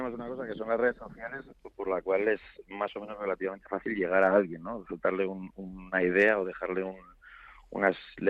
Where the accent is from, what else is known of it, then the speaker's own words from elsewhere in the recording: Zaragoza, Aragon, Spain; also born or lived in Madrid; yo soy maño, yo soy de Zaragoza, pero fui a estudiar la carrera ya a Madrid y yo soy medio mañileño, que digo yo.